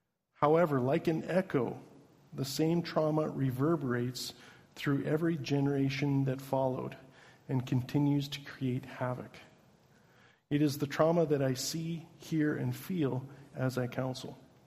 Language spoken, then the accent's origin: English; Newfoundland and Labrador, Canada; We are from Newfoundland